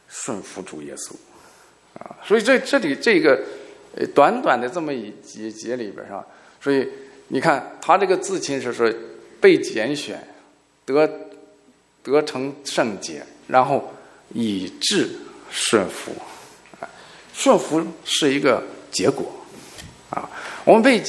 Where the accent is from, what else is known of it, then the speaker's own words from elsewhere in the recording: China; 他就发现我是从大陆来的啊